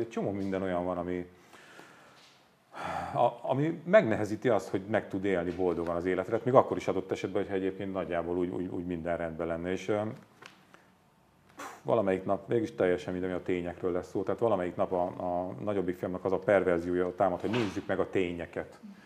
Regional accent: Hungary; a lényeg az, hogy a régióban mi magyarok vagyunk a legkevésbé boldogok

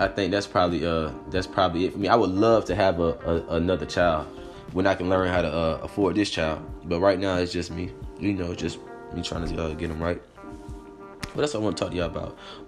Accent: Florida, United States; And I mean, I'm from South Florida. I'm from the South Florida circuit for a lot of the Miami area.

